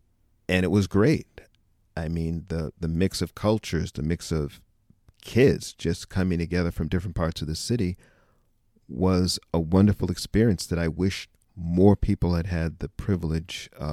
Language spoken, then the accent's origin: English; Boston, Massachusetts, United States; I didn't move out of Boston until after college when I lived in D.C. for a couple of years. But up until then, you know, Boston public schools, Latin.